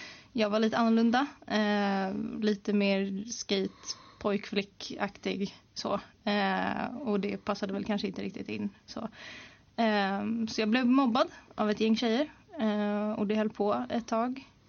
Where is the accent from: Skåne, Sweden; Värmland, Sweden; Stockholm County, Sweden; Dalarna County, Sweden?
Stockholm County, Sweden; Tyresö; Jag är uppvuxen i Graningsringen och sen flyttade till Krusboda när jag var 14 ungefär. Så bott där fram till att jag var 22.